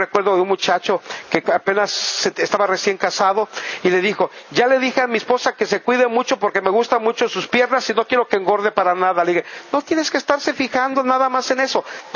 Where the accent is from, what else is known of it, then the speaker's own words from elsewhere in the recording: Mexico; Otra cosa más que no podemos cambiar es nuestra raza. Somos mexicanos, nos distinguimos como mexicanos, se nos nota que somos mexicanos. No podemos cambiar nuestra herencia nacional.